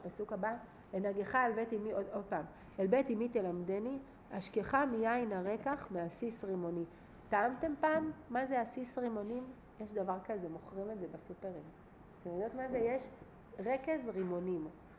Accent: Hebron, West Bank, Palestine; הצטלמו איתנו אנשים כי אנחנו מחברון.

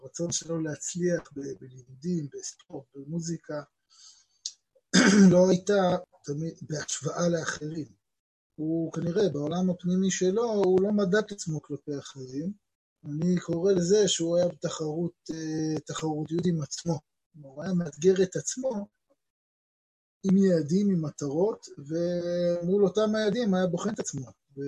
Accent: Ra'anana, Central District, Israel; רועי ואני גדלנו יחד ברעננה

